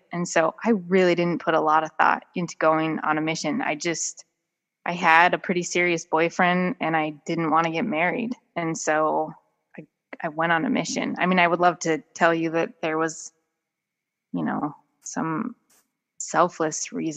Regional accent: Salt Lake City, Utah, United States; just grew up on the east bench of Salt Lake. I grew up in the same neighborhood that my grandparents lived in.

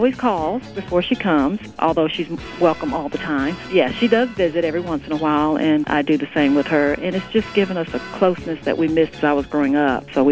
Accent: Roxboro, North Carolina, United States; Roxboro, North Carolina.

